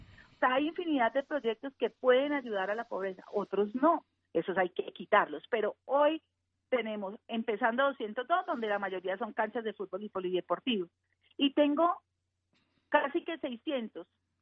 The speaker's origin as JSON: {"language": "Spanish", "region": "Valle del Cauca", "country": "Colombia", "said": "que usted sabe cómo la quiere. En el Valle del Cauca, el porcentaje de pobreza extrema de la población es muy pequeño."}